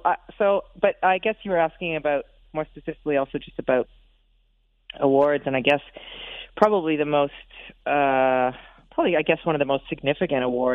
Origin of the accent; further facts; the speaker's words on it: Canada; also born or lived in United Kingdom; because I'd lived in the UK and I was from Canada.